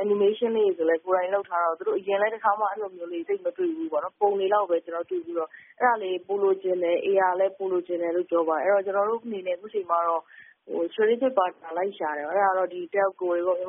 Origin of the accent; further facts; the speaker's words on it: Yangon, Yangon Region, Myanmar; ကျွန်တော်ဆိုရန်ကုန်မှာပဲမွေးရန်ကုန်မှာပဲကြည်